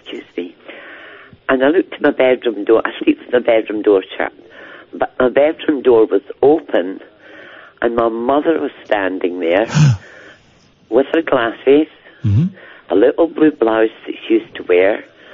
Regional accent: Glasgow, Scotland, United Kingdom; now in Glenrothes, United Kingdom; No, I'm in a place called Glenrothes in Kirkcaldy, but I'm from Glasgow.

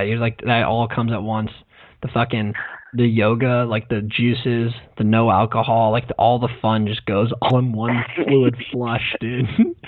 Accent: San Francisco, California, United States; I'm from San Francisco, and I think that impressed her.

